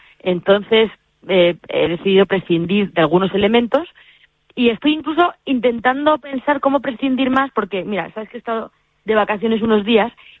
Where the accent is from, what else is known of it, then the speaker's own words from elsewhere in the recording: Cuenca, Castilla-La Mancha, Spain; yo soy castellano manchega, hija predilecta y conquense de pro, muy de mi tierra